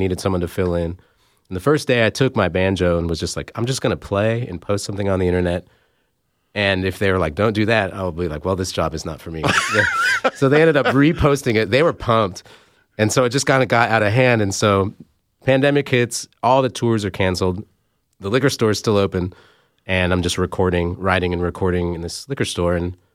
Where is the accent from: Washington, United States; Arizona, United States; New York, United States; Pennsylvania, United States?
Washington, United States; Tacoma; I grew up in Tacoma, and I've always been pretty partial to the Pacific Northwest.